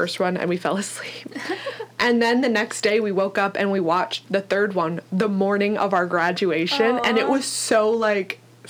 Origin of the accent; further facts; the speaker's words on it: Pennsylvania, United States; Like, I'm from Pennsylvania, which I know isn't New York, but it's close enough.